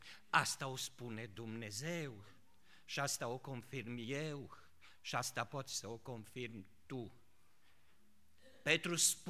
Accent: Romania; m-am născut în câmpia lângă Arieș

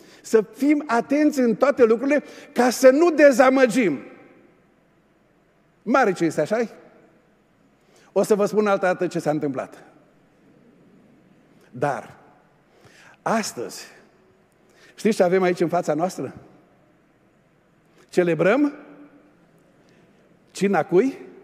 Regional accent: Oradea, Bihor County, Romania; noi nu suntem din aristocrație, noi nu suntem dintre bogătașii lumii, noi suntem de la Burzuc, de la Oradea

